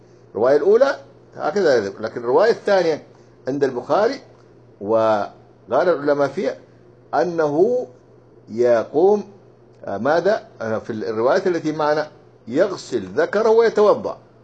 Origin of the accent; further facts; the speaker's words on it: Syria; now in Turkey; فنحن كنا كسوريين في تركيا